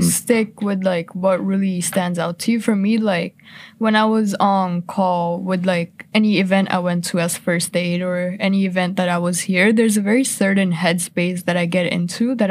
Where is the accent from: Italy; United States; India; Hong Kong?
India; now in Canada; So I moved to Canada from India in 2015-ish.